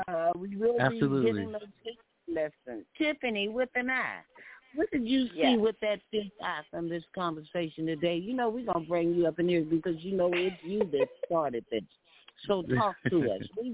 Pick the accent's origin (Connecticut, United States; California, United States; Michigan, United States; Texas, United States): Texas, United States; I'm a Texan. And if you know anything about Texans, they just going to be who they are